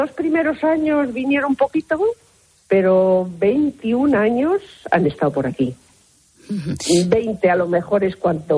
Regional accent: Arahuetes, Castile and León, Spain; os doy las gracias por conectar conmigo para decir adiós desde mi pueblo, Arahuetes, a la serie Cuéntame

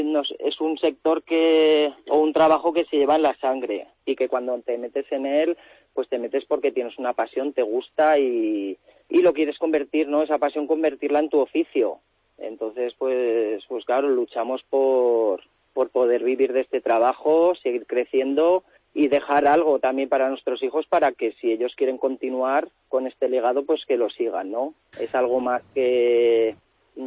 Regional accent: Abena, Aragon, Spain; yo soy original del pueblo de Avena, un pueblo de la Jacetania.

